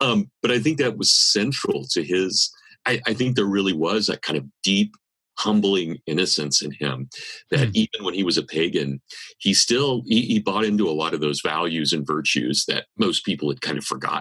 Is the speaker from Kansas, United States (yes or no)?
yes; Kansas, United States; accent: Kansas; sorry, my Kansas accent